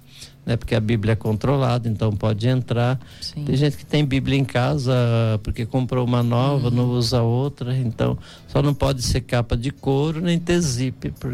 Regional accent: São Paulo, Brazil; nós somos de São Paulo, minha família é capital, São Miguel Paulista, uma região periférica de São Paulo, e viemos do interior de Presidente Prudente, nos anos 80

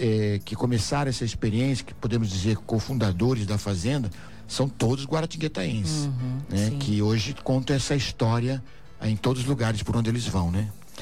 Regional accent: São Paulo, Brazil; born there; Nasci em São Paulo e nós chegamos aqui em 1978, em 79 chegou o Frei Hans e viemos morar no Pedregulho, na paróquia Nossa Senhora da Glória.

